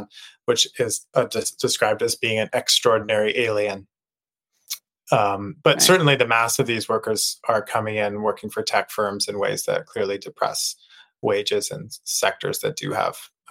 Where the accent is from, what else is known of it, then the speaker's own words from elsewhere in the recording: Canada; now in United States; I'm Canadian